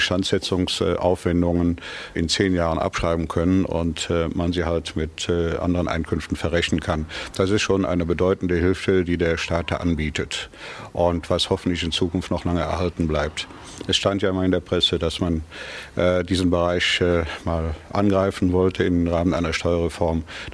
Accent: Rhineland, Germany; als Rheinländer hat man besonders Herz für diese Dinge

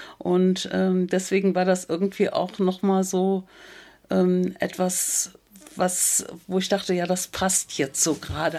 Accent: Erpel, Rhineland-Palatinate, Germany; in Erpel-Unkel, also meine Heimat, zu lesen

